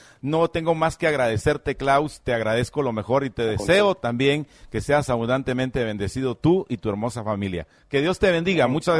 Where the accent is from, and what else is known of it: Guatemala